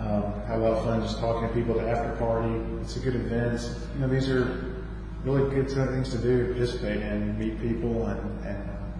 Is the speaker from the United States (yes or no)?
yes; Birmingham, Alabama, United States; From Birmingham, Alabama.